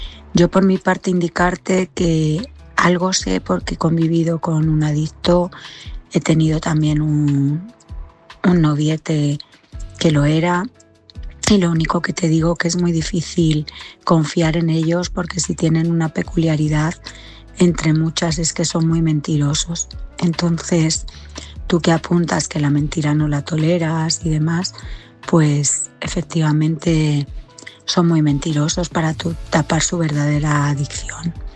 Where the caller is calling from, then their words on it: Madrid, Community of Madrid, Spain; corresponsal de Madrid.